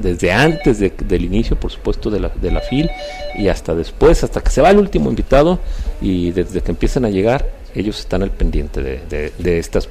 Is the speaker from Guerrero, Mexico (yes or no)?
no; Jalisco, Mexico; transmiten esa hospitalidad de la que somos característica los jaliscienses